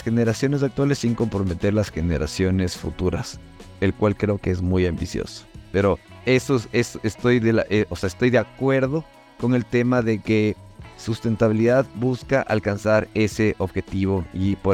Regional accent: Ecuador; es una persona que actualmente está en el Ecuador, soy ecuatoriano.

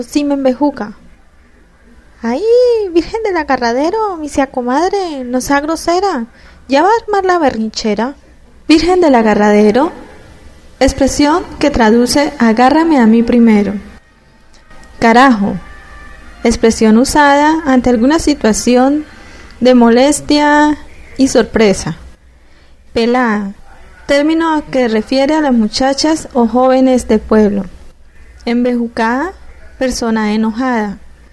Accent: Santander, Colombia; Pero hoy les voy a comentar un poquito más sobre mi tierra santandereana.

